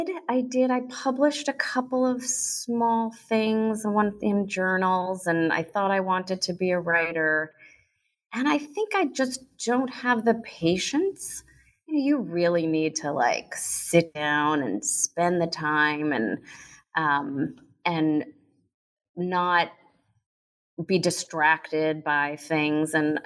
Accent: New Jersey, United States; I grew up in New Jersey with parents of, my mom was from Brooklyn. My dad was from the Bronx. So very New York, Jewish parents. But they ended up in Jersey because they wanted some land for their children.

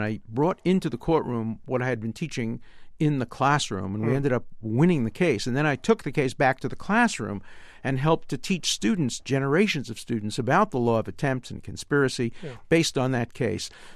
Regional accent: Brooklyn, New York, United States; I grew up in Brooklyn. had I grown up in some neighborhoods in Boston, it probably would have been the same. But, you know, I grew up on the streets, and you develop that ability, and you always fight back.

